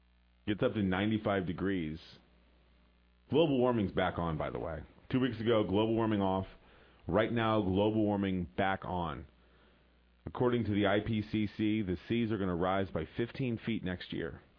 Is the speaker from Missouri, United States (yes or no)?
yes; Kansas City, Missouri, United States; I come from America, where we're all fat and stupid, and we haven't had a revolution for over 230 years.